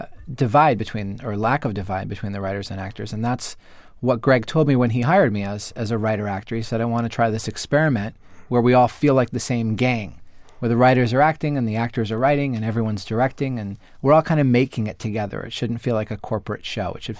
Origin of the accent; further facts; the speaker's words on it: Newton, Massachusetts, United States; Louis C.K. is from my hometown in Newton.